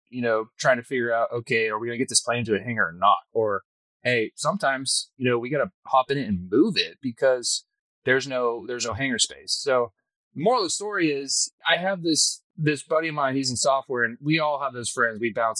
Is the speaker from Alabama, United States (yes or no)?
no; Austin, Texas, United States; So I'm the unicorn of Central Texas, I guess. I'm born and raised in Austin. I've been kind of stuck here.